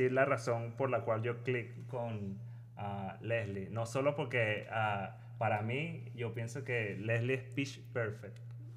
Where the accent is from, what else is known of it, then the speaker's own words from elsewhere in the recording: Caracas, Capital District, Venezuela; yo como soy de Caracas, o sea, para mí la gaita era en diciembre